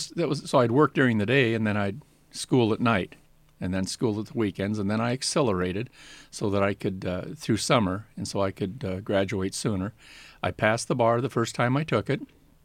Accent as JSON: {"language": "English", "town": "Spokane", "region": "Washington", "country": "United States", "tie": "born or raised there", "said": "I'm a local guy. I was born here in Spokane, went to Stevens Grade School, Lewis and Clark High School, Gonzaga University, and Gonzaga Law School."}